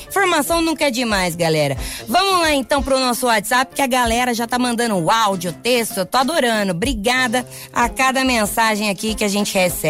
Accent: São Paulo, Brazil; Eu acho que é que a gente é de São Paulo

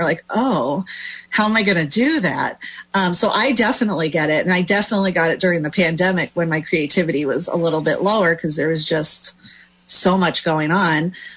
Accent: Mechanicsburg, Pennsylvania, United States; I'm going down south Pennsylvania to the Harrisburg Senators game, which is where I grew up down in Mechanicsburg.

